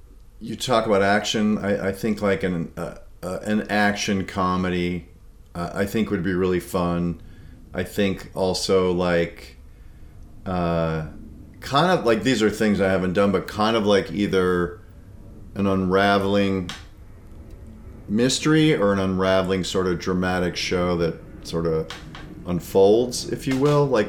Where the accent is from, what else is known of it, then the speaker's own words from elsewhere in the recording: Chicago, Illinois, United States; She's from the Northwest. I'm from Chicago. So we've gone to Chicago a fair amount.